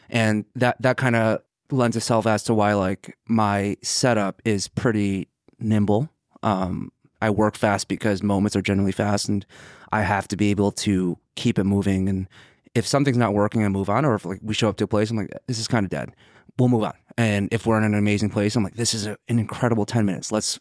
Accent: San Francisco, California, United States; And I'm from San Francisco. The Mission Burrito is very important to me. San Francisco is very important to me.

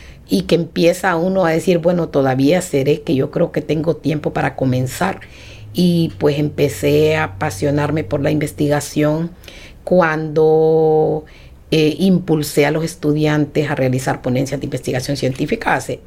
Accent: Honduras; orgullosamente nosotros como hondureños tenemos muy, muy buenos abogados

